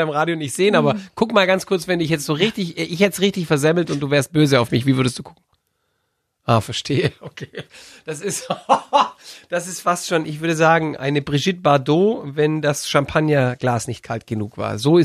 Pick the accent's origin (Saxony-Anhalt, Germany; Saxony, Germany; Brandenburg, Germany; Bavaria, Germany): Bavaria, Germany; Ich wollte schon immer als Süddeutscher auf Plattdeutsch fluchen lernen. Also wenn wir in Bayern irgendwas richtig doof finden